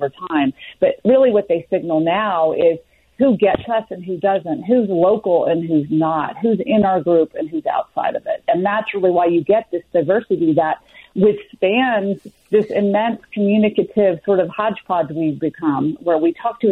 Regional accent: Memphis, Tennessee, United States; So I grew up in the South. I'm from Memphis, actually, originally.

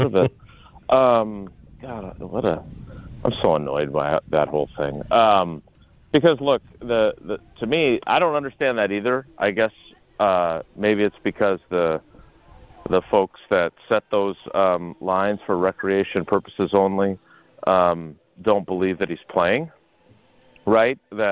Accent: Milwaukee, Wisconsin, United States; how much that team meant to not just me, but everybody growing up in Milwaukee at that time.

